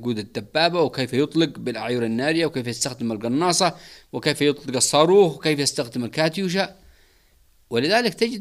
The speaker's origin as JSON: {"language": "Arabic", "country": "Yemen", "said": "لا يوجد في غزة جبال زي ما عندنا في اليمن"}